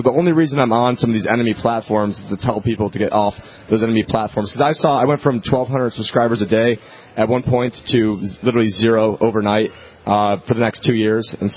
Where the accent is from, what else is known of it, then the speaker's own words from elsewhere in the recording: New York, United States; I've had to put up with a lot of crap, especially growing up in New York